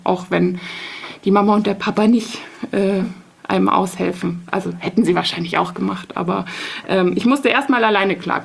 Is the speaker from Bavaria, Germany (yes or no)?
yes; Munich, Bavaria, Germany; ich komme aus München und habe in München studiert.